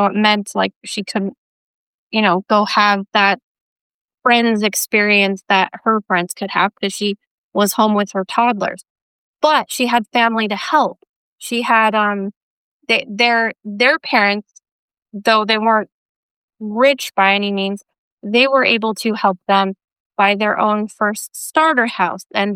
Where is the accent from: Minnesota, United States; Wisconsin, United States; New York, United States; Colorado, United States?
Colorado, United States; Well, for example, for me, I grew up in Colorado in a very like hippie kind of yuppie culture.